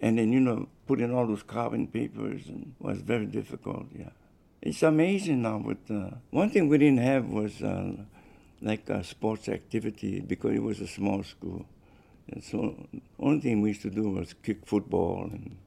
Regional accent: Hawaii, United States; accent: Pidgin; I had a difficult time with speech because of my Pidgin accent, and then I had a hard time understanding the Southern drawl, you know.

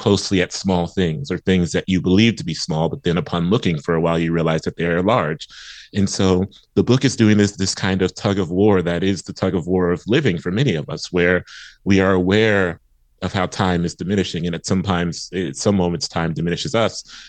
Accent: Columbus, Ohio, United States; I grew up in East Columbus, which is a neighborhood that is kind of segmented and in some ways a neglected corner of it is where I grew up.

